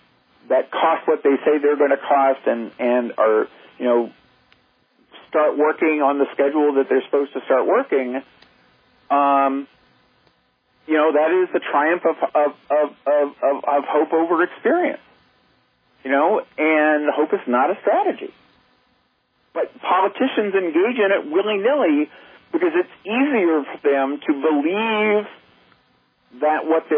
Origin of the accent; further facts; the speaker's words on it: Washington, District of Columbia, United States; born there; I was born in Washington, D.C.